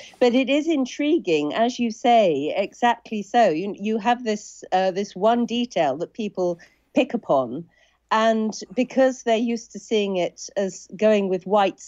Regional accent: East of England, United Kingdom; I grew up in Suffolk like … I went to a small village school like

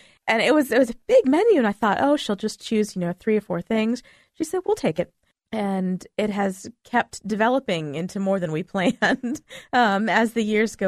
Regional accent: Waynesboro, United States; I grew up in Waynesboro.

